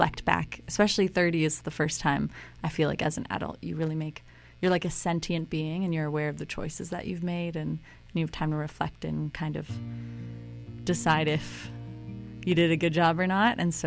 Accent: Barrie, Ontario, Canada; I always tell people before I start that song that I'm from Barrie, Ontario, and I like to tell people that because it's a big part of why I write the music

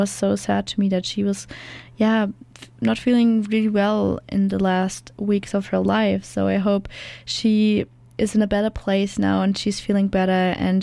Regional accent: Germany; now in Canada; So if you don't know me, I'm from Germany, and I came here in November, and I think 5 days before I left Germany behind

